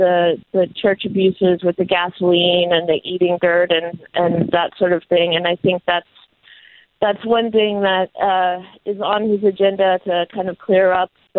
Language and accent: English; Oklahoma, United States; a Catholic priest from my home state of Oklahoma